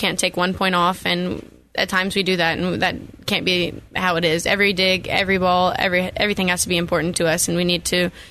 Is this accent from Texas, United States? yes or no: yes; Brenham, Texas, United States; Well, like you said, I'm from Brenham. I've lived here my whole life.